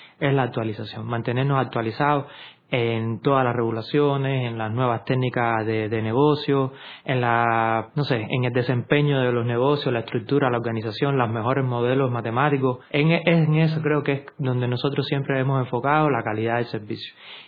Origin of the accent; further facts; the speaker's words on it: Isla de la Juventud, Cuba; Yo cuando me gradué, vengo de la Isla de la Juventud, cuando me gradué me quedé en la universidad impartiendo clases de contabilidad